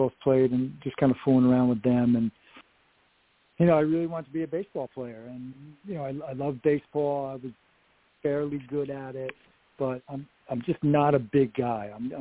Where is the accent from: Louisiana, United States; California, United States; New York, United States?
New York, United States; Upstate New York is not the greatest year-round tennis weather.